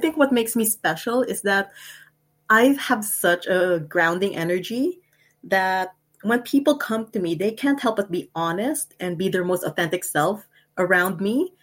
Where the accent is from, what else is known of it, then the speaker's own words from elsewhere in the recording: Philippines; I'm Filipina, and yeah, I've been writing since I was a kid